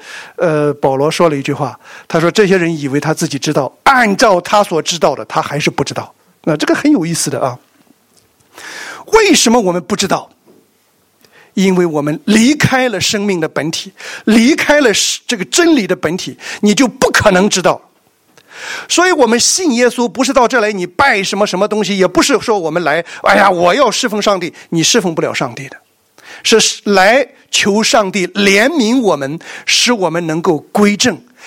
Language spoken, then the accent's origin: Chinese; Shandong, China; 这也是大概我们山东人引以为骄傲的地方